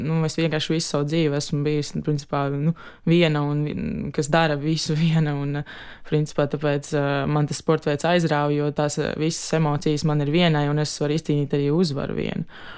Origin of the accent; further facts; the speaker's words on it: Ķeipene, Ogre Municipality, Latvia; also born or lived in Ķekava; Piedzimu Ogrē un es dzīvoju pie vecmāmiņas 11 gadus Ķeipenē. Tur es uzaugu, pēc tam pārcēlos Ķekavu pie māmas dzīvot.